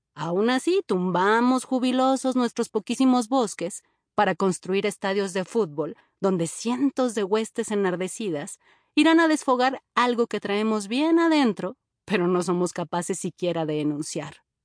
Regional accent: Monterrey, Nuevo León, Mexico; moved away as an adult; soy más bien como la hija bastarda de la cultura de calidad de mi tierra linda y sultana y que lleva por nombre, sí señor, Ciudad de Monterrey.

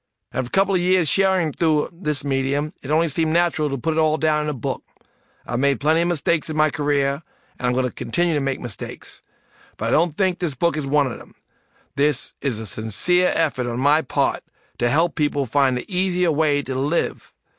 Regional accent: New York City, New York, United States; I grew up in Hollis, Queens, and as a young man found myself falling into the same traps and ensnares so many other young people growing up in the streets of urban America.

